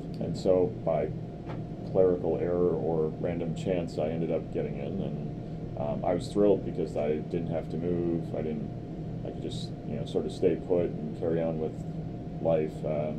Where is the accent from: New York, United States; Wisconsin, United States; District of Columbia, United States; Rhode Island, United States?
Wisconsin, United States; West Bend; I come from West Bend, which is Glenn Grothman country, and so West Bend is sort of the opposite of Madison.